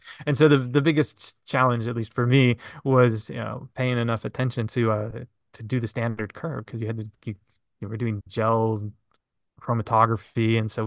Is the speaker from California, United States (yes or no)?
no; Minneapolis, Minnesota, United States; So my dad was a PhD scientist at the University of Minnesota. And so I grew up in Minneapolis and.